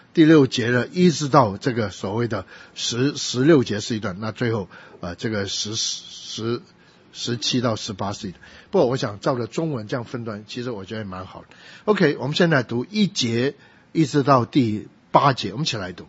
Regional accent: Guangdong, China

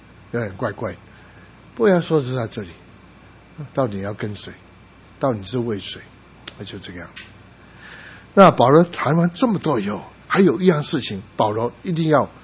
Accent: Guangdong, China; 因为我是广东人

